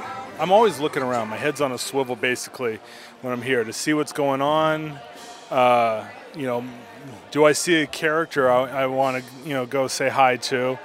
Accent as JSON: {"language": "English", "town": "Huntington Beach", "region": "California", "country": "United States", "tie": "born or raised there", "said": "I've loved Disneyland since I was a kid. I mean, I grew up here in Huntington Beach."}